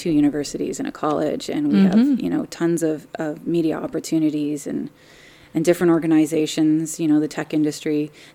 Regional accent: Waterloo, Ontario, Canada; also born or lived in Toronto; I lived in Waterloo. I grew up in Waterloo region. And then I went to London to go to school. And then I lived in Toronto for 10 years when I worked at CTV.

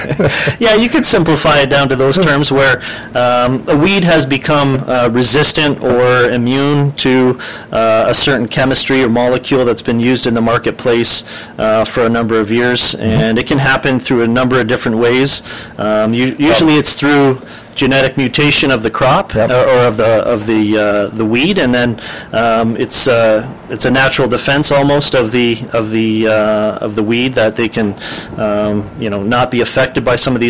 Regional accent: Welland, Ontario, Canada; also born or lived in Fort Erie; I grew up in Welland, Ontario. Mm-hmm. I was born in Fort Erie, grew up in Welland, Ontario for most of my life.

